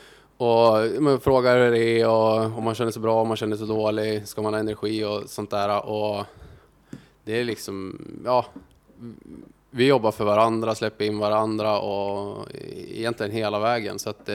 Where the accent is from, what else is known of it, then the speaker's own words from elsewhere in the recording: Jämtland County, Sweden; Samma sak som jag är också från Jämtland som sagt.